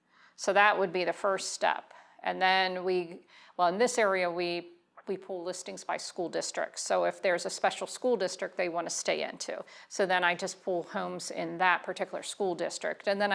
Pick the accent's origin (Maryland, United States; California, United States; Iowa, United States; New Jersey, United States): Maryland, United States; I'm a transplant. I'm from Maryland, I know, but I've been here for 32 years.